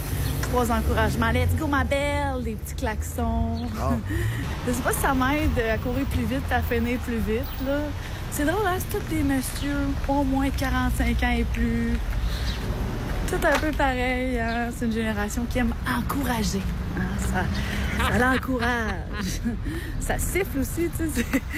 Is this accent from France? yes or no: no; Quebec, Canada; now in Montréal, Canada; Je viens du Lac-Saint-Jean, puis toute ma famille est encore ici